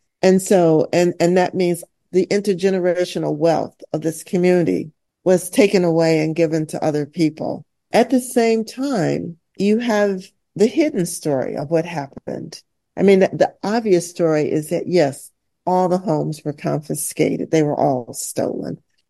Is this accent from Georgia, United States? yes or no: no; Michigan, United States; I'm not from Bethesda. I'm actually from Michigan.